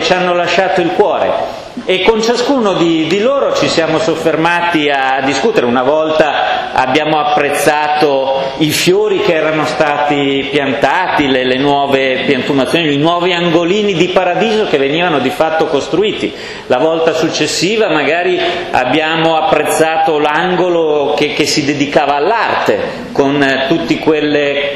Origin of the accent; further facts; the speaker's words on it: Milan, Lombardy, Italy; Sono di Milano città e l'idroscalo sta dalla parte opposta dove abito io